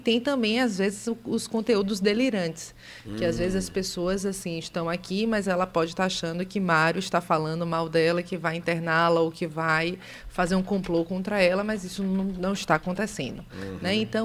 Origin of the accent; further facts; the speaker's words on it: Salvador, Bahia, Brazil; Daqui de Salvador.